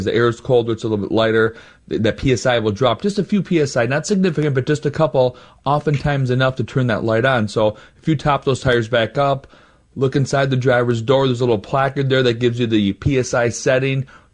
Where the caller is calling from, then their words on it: Moorhead, Minnesota, United States; I'm calling you from Moorhead, Minnesota.